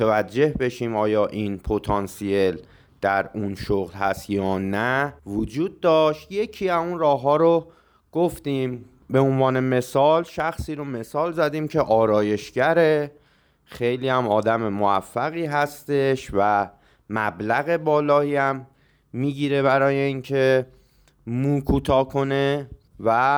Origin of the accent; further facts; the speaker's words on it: Tehran, Tehran Province, Iran; بچه جنوب شهر تهران بودم و وضع مالی خوبی نداشتیم